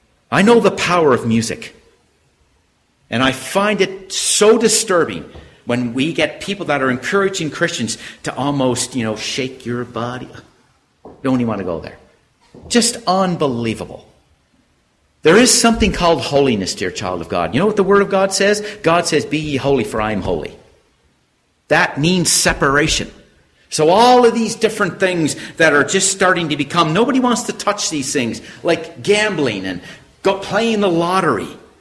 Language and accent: English; Canada; now in United States; I don't know what things are like here in USA, but I come from Canada, where it's now starting to become a common thing.